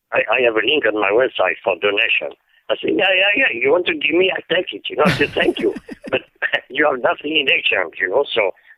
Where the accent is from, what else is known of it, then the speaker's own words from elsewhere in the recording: Paris, Île-de-France, France; born there; English is a second language; But I was born in 1946 in Paris. So 1946, right after the war, my parents were very poor.